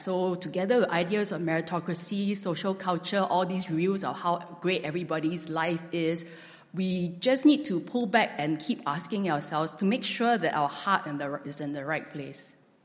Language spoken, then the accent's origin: English; Singapore; We're Singaporean, we've been told this all our lives, meritocracy.